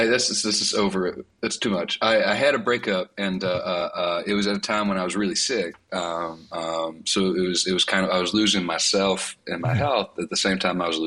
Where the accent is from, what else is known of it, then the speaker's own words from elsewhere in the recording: Alabama, United States; growing up in Alabama.